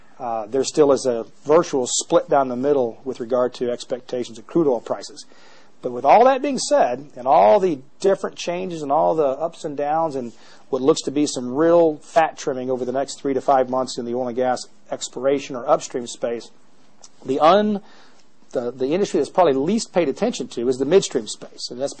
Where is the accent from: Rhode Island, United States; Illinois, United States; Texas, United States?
Texas, United States; accent: slow Texas drawl; I am from South Texas. I grew up 6 miles from the Texas-Mexican border. I had three sisters. I did at one point talk with a nice, slow Texas drawl.